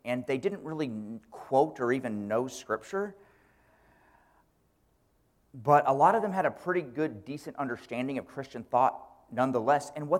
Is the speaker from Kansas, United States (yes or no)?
yes; Kansas, United States; I grew up in Kansas thinking that the King James Bible was the Bible that Jesus read